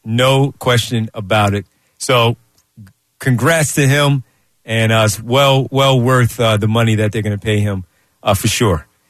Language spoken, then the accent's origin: English; Winfield, United States; you know I'm from Winfield, and the Man is right down the street from my house.